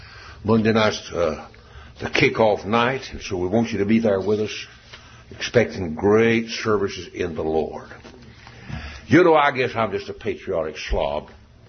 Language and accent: English; United States; But I thank God I'm an American.